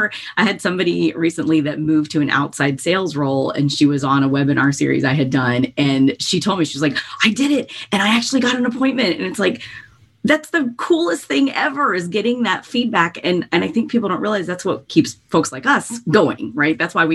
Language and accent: English; the South, United States; I was raised in the South, raised as a very, you know, Southern woman, which I love.